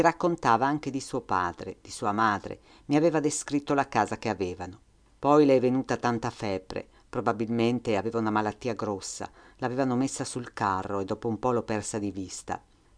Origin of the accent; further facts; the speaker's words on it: Udine, Friuli-Venezia Giulia, Italy; Io sono italiana di Udine